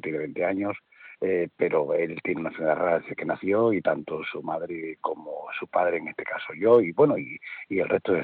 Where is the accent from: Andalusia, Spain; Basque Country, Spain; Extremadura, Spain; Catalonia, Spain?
Extremadura, Spain; digo Extremadura porque yo soy de origen extremeño